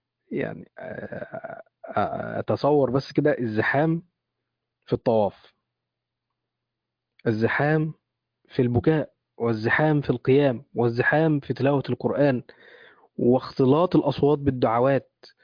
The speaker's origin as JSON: {"language": "Arabic", "country": "Egypt", "said": "يعني تخيل إحنا عندنا في مصر حاليا كيلو اللحمة وصل كام؟"}